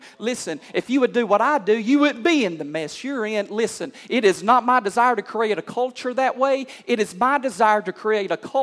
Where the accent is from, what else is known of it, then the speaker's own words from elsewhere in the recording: Benton, United States; and see, I'm from Benton, and I'm not used to driving in Atlanta.